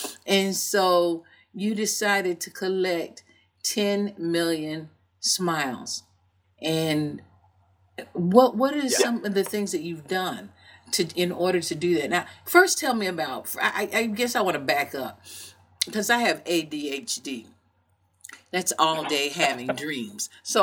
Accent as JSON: {"language": "English", "region": "New York", "country": "United States", "said": "you're a New Yorker like I'm a New Yorker"}